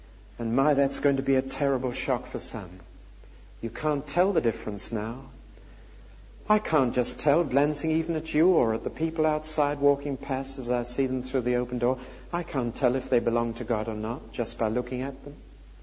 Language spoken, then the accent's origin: English; Newcastle upon Tyne, North East England, United Kingdom; It's a photograph out of a newspaper in my hometown, Newcastle-on-Tyne, when King George V visited the town to launch a ship.